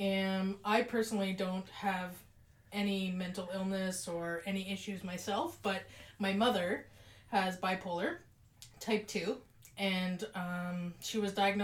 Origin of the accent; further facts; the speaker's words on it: Calgary, Alberta, Canada; I grew up in Calgary